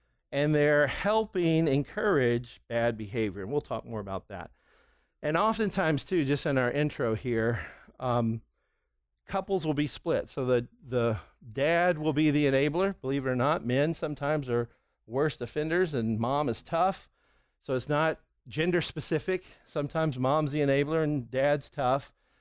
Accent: the South, United States; this sounds so Southern because we're from the South, you know.

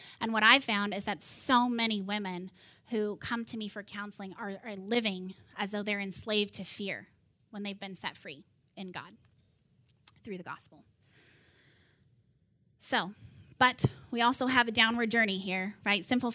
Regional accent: California, United States; So I'm from California, and right now I live about 10 minutes from the beach. I live in Torrance, and it's the best.

